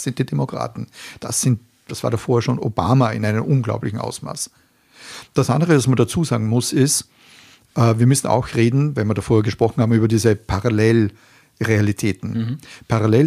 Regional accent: Upper Austria, Austria; wenn ich komme aus Oberösterreich

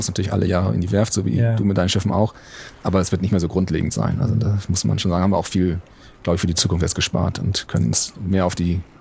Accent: Hamburg, Germany; ich als Hamburger

